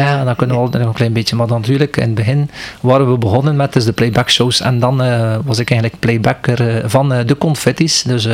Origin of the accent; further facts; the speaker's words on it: Assebroek, West Flanders, Belgium; ik ben woonachtig te Oudenburg. Maar ik ben hier geboren en getogen in Assebroeke in dit ziekenhuis, zo'n 44 jaar geleden.